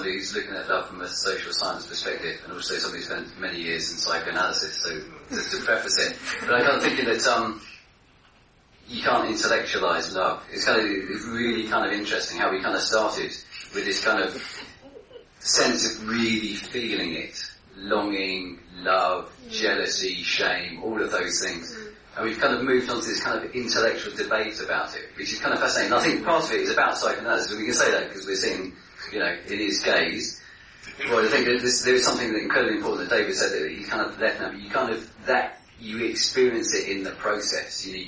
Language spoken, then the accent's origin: English; Greece; I grew up in Greece as a child, and in my experience of growing up in Greece as a child